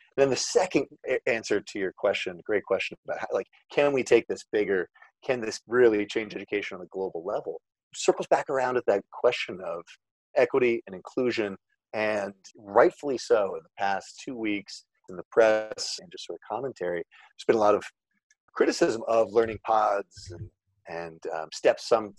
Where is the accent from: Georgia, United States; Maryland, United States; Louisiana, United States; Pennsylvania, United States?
Maryland, United States; Baltimore; So I think about Baltimore, my hometown, and the amazing job the Enoch Pratt Library and other nonprofits have done to offer sort of mobile tethering and hotspot areas